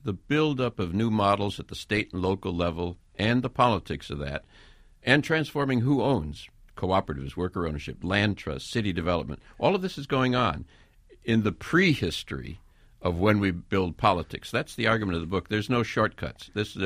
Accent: Wisconsin, United States; I'm from Wisconsin. I was in Wisconsin during the Joe McCarthy era.

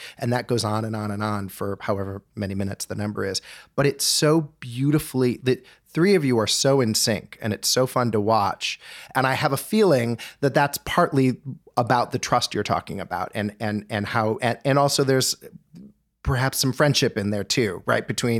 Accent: Winnetka, Illinois, United States; Yeah. I grew up in Winnetka.

